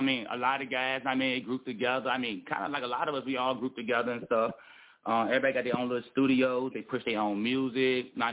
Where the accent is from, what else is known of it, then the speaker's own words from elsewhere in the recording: Petersburg, Virginia, United States; I'm from Petersburg, Petersburg, Virginia. That's like 20 miles south of Richmond.